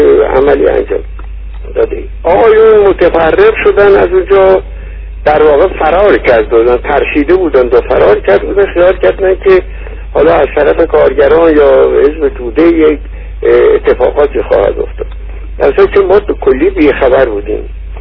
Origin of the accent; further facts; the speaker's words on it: Tehran, Tehran Province, Iran; من در تهران متولد شدم و در تهران هم بزرگ شدم.